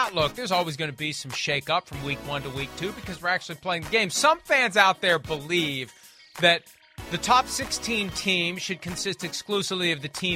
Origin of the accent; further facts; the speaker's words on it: Wheeling, West Virginia, United States; as a kid growing up in Wheeling, West Virginia